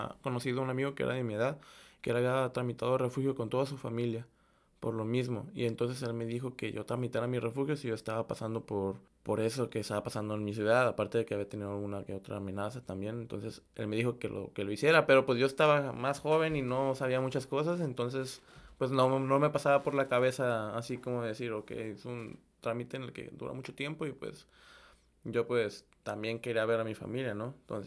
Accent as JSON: {"language": "Spanish", "region": "Colima", "country": "Mexico", "moved": "as an adult", "lives_now": "Canada", "said": "yo soy de Colima. Tengo 25 años."}